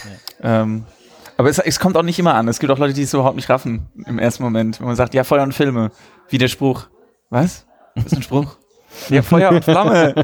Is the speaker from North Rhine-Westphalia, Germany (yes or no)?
yes; Dortmund, North Rhine-Westphalia, Germany; now in Frankfurt, Germany; Ja, ich komme ursprünglich aus Dortmund und mein Herz schlägt auch immer noch in Dortmund mit Sicherheit ein bisschen. Ist eine sehr heimatliebende Stadt. Und ich bin nach Frankfurt gekommen